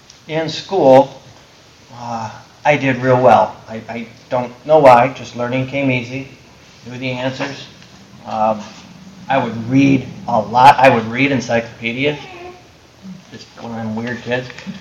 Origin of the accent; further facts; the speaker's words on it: Muskegon, Michigan, United States; I grew up in Muskegon, Michigan. It's a small county in western Michigan, right on the lake, right on Lake Michigan. Population 150,000.